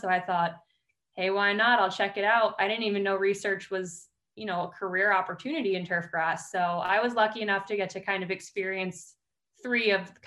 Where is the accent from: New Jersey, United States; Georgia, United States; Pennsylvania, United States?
Pennsylvania, United States; Scranton; I'm from Scranton, so it was easy enough for me to do an internship in baseball, which I really loved.